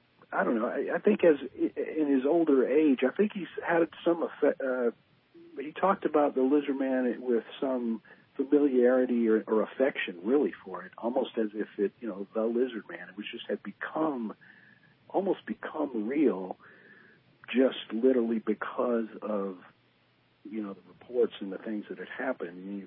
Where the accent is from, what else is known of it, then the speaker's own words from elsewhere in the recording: Texas, United States; And I'm from Texas, and, you know, Louisiana's not far.